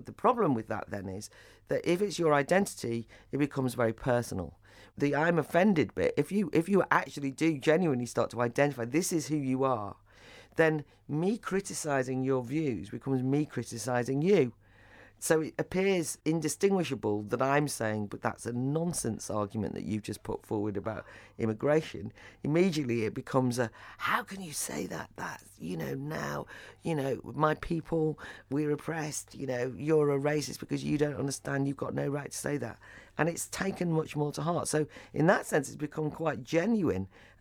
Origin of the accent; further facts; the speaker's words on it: Wales, United Kingdom; also born or lived in Ireland; I was brought up in Wales, so I can add that in. As a Welsh-Irish woman, you know, as a woman from, you know, a working class background.